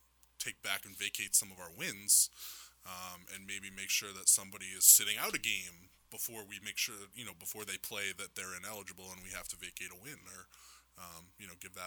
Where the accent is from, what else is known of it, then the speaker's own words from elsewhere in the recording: Maine, United States; You know, I'm from Maine. If it's a 207 number, I'm going to call back.